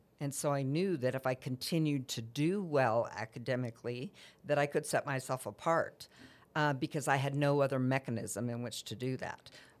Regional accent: Roswell, New Mexico, United States; I'm originally from Roswell, New Mexico, which is a very conservative community.

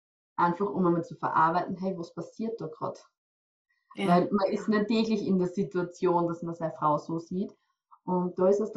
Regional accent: Styria, Austria; ich komme aus der Steiermark in Österreich.

